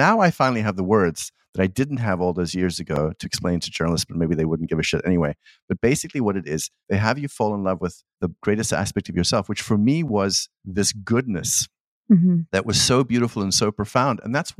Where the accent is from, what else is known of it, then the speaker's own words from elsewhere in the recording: South Africa; growing up in South Africa, there were a couple of weird ideas I got about myself.